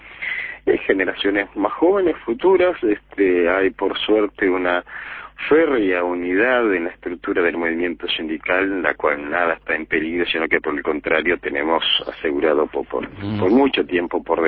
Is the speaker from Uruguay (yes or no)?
yes; Las Piedras, Canelones, Uruguay; moved away as an adult; also born or lived in La Paz; now in Montevideo, Uruguay; Me vine a los 21 años. Yo nací en La Paz, en Santo Lugares, luego hice toda la infancia y la adolescencia en Las Piedras, en el barrio Obelisco de Las Piedras